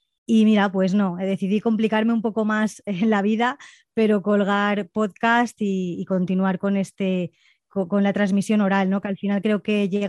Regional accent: Monóvar, Valencian Community, Spain; Yo vivo en Monóvar y soy de aquí, de Monóvar, y luego pues al irme a estudiar a Madrid periodismo

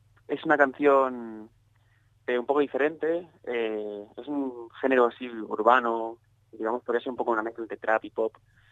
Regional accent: Murcia, Region of Murcia, Spain; El videoclip está filmado en Murcia, yo soy de Murcia.

